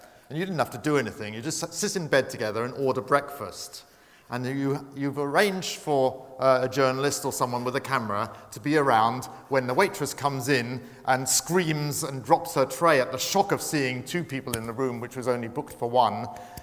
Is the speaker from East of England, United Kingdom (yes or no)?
no; Brighton, South East England, United Kingdom; I come from Brighton, which is the correspondent capital of the UK.